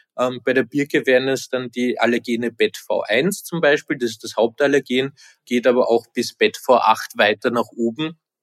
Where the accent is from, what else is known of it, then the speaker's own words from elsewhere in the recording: Vienna, Austria; Ich bin selber in Wien aufgewachsen